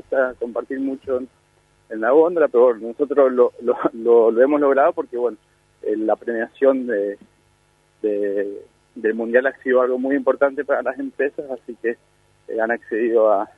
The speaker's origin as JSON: {"language": "Spanish", "town": "Palermo", "region": "Buenos Aires", "country": "Argentina", "tie": "born or raised there", "said": "nos han invitado a un evento en mi pueblo de Palermo, sí."}